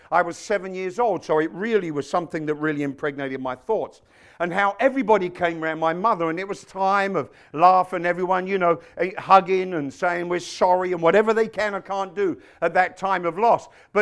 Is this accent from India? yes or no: no; England, United Kingdom; Yeah, we're a bit feisty, but that's okay. We're English.